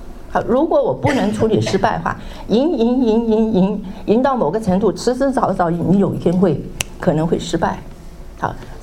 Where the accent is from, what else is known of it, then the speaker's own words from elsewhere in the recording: China; 那我们中国人的话，我们都很喜欢赢啊。